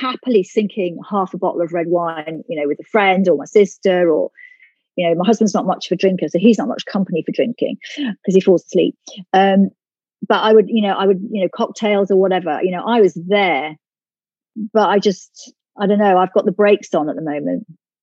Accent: Ireland; But I, you know, I'm Irish. I'm Irish born. My parents were Irish.

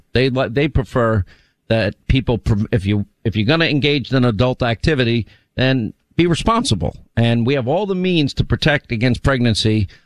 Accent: New York, United States; also born or lived in Rhode Island / California / Alabama / Georgia; By the way, I grew up in New York and then I lived 5 years in Rhode Island, 5 years in California, 2 years in Alabama, 4 years in Georgia.

